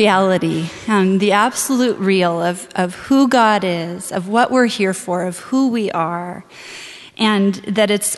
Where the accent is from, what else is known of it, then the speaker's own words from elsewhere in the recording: United States; accent: American; And I hope you all can forgive my American accent, particularly with the biblical names and terms.